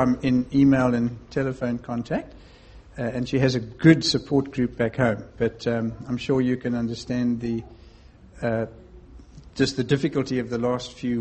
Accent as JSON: {"language": "English", "town": "Cape Town", "region": "Western Cape", "country": "South Africa", "said": "I'm from Cape Town, which is the southernmost city of South Africa."}